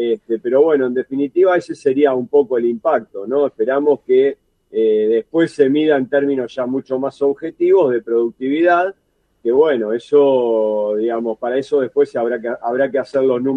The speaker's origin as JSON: {"language": "Spanish", "country": "Argentina", "said": "a nosotros lo que más nos importa como argentinos"}